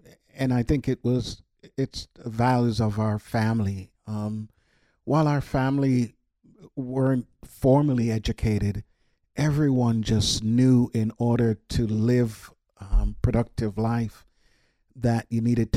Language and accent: English; Brooklyn, New York, United States; also born or lived in Jamaica; So, I was born in Jamaica, island of Jamaica. Grew up in Brooklyn, New York. Came to this country with my mom, who at the time only had an eighth grade education.